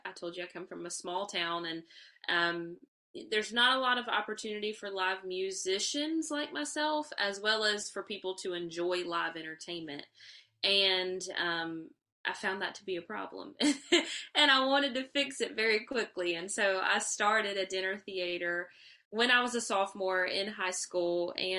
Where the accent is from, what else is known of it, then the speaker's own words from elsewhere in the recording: North Carolina, United States; a dinner theater that I started in my hometown here in North Carolina.